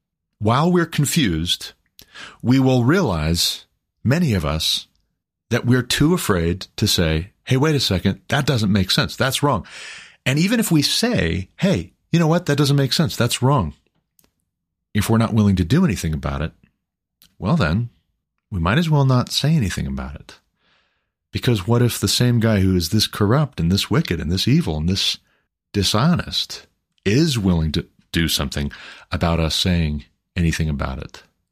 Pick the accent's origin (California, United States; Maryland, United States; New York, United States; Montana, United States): Montana, United States; also born or lived in Sidney, Montana; And again, might I just repeat, I'm from Montana. I've been to Billings, Montana many, many times before we moved to Colorado